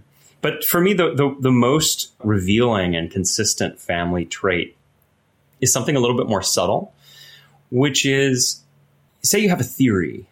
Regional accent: Boston, Massachusetts, United States; also born or lived in New York; I grew up in Boston, and after high school, I worked for a year before I took kind of a gap year before I went to college.

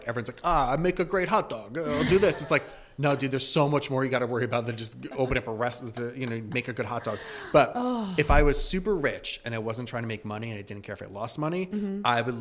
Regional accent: New York, United States; I grew up in Westchester.

